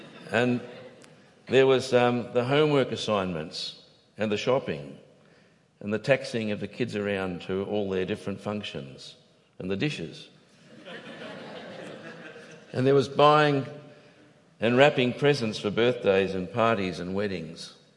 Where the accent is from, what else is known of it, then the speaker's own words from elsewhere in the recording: Papua New Guinea; When I was growing up in Papua New Guinea, we had a servant. All the years that we lived there, we had a servant who worked in our house. And over the 30 years that we were there